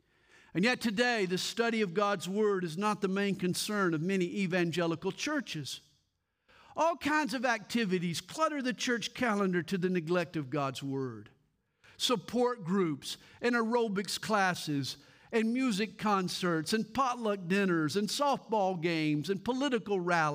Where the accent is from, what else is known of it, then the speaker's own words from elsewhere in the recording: the South, United States; I was raised in the Bible Belt, but trust me, I got a whole lot more belt than I got Bible.